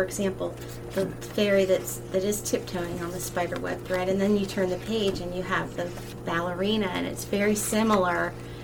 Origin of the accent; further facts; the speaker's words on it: Maryland, United States; I felt like I really needed to include my home state